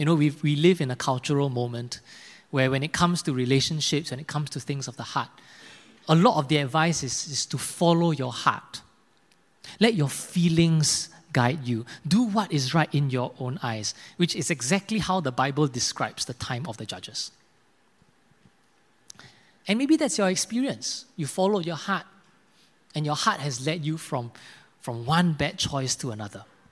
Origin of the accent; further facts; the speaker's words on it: Singapore; I'm actually from Singapore. So I served my national service and my army in Singapore.